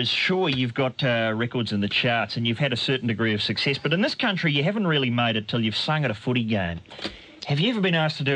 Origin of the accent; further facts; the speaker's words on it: New Zealand; I'm from New Zealand and I've got a friend